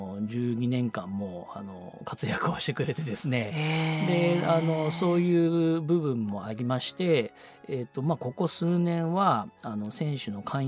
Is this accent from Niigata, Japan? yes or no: yes; Niigata, Japan; そうですね、新潟市の出身です。